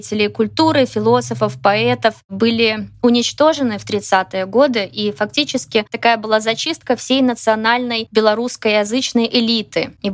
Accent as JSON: {"language": "Russian", "country": "Belarus", "second_language": "Russian", "said": "почему я как белорус пишу на русском."}